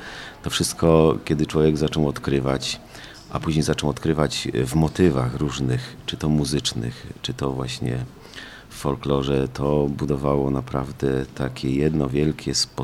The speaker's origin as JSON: {"language": "Polish", "town": "Rytro", "region": "Lesser Poland", "country": "Poland", "tie": "born or raised there", "also_born_or_lived": "Nowy Sącz", "said": "Urodziłem się w Nowym Sączu, ale tam jest porodówka. Ale pochodzę z Rytra i w Rytrze mieszkałem i do Rytra wróciłem po studiach."}